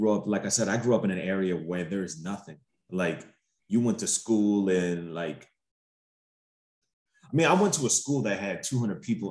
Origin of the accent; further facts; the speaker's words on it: Illinois, United States; I'm from a small town in Illinois.